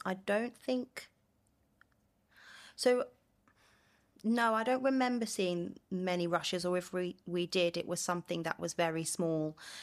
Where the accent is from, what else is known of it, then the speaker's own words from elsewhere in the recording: London, United Kingdom; And growing up in London, I didn't always have that opportunity.